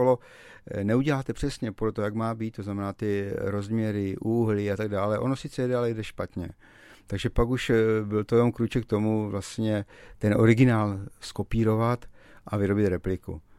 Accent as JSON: {"language": "Czech", "region": "Moravia", "country": "Czechia", "tie": "born or raised there", "also_born_or_lived": "Příbram", "said": "jsem se narodil v Příbrami, ale maminka pocházela z vesy nad Moravou, to znamená, že je to rodila Moravačka, takže v 10 letech jsme se vrátili zpátky s celou rodinou na Moravu."}